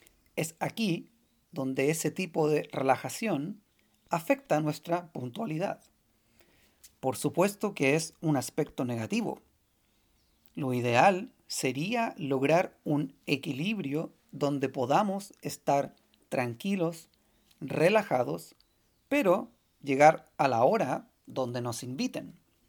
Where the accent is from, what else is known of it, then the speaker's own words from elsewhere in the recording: Valparaíso, Chile; soy de la ciudad de Valparaíso, en Chile, Sudamérica.